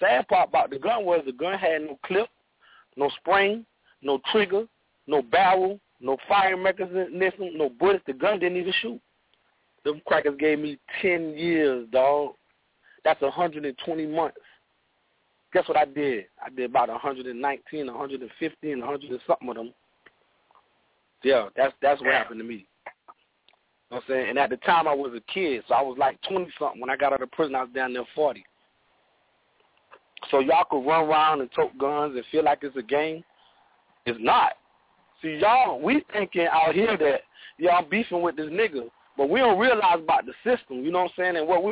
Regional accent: Savannah, Georgia, United States; But we ain't going to kick it because I'm from Savannah. I'm from Georgia and you from New York. So I'm a lame or I'm a country nigga.

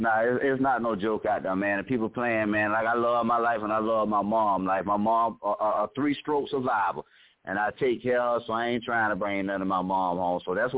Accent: Riviera Beach, Florida, United States; Yeah, I'm from Palm Beach, man, from Revere Beach, Florida, man. Born and raised. That's where I'm from.

